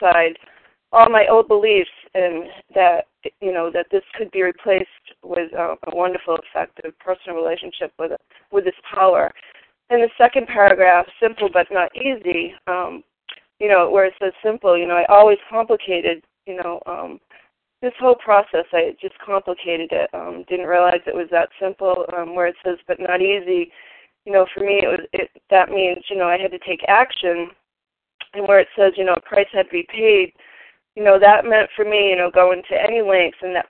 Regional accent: Maine, United States; I'm from Maine

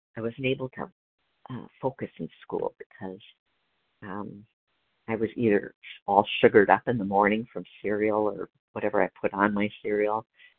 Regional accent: Wisconsin, United States; Yeah, I grew up in Wisconsin, actually, and I'm very happy here. It's always been home.

